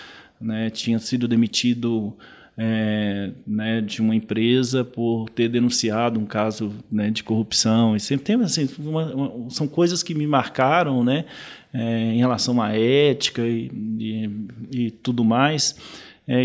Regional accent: Itabira, Minas Gerais, Brazil; Eu sou do interior de Itabira. Eu mudei para BH para estudar com 17 anos

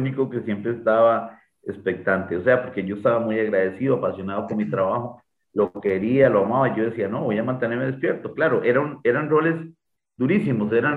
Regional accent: Golfito, Puntarenas, Costa Rica; y ahí nací yo, orgullosamente, y ahora me crié en Luclaro de Golfito, entre Luclaro y Paso Canoas.

